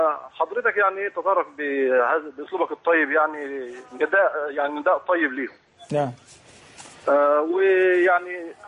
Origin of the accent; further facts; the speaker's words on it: Egypt; بعض رجال الأعمال عندنا في مصر